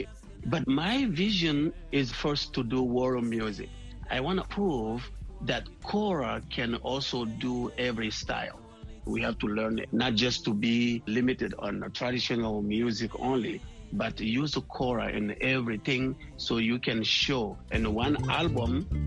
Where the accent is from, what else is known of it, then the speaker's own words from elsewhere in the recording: Mali; Yeah. You know, I'm from Mali in West Africa, and I was born in a great Djeli family.